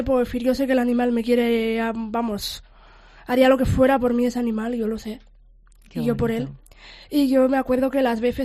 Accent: Albacete, Castilla-La Mancha, Spain; poder dar el salto a nacionales en mi tierra, en Albacete

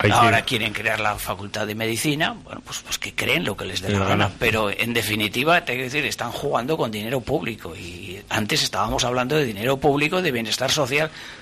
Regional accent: Pamplona, Navarre, Spain; Yo soy de Pamplona, efectivamente.

